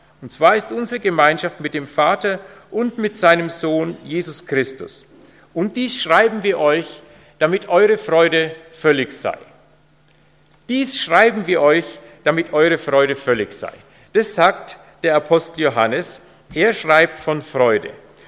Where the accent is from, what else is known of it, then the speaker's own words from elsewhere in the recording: Pieding, Bavaria, Germany; bin aus Pieding. Das ist da gleich hinter Aufham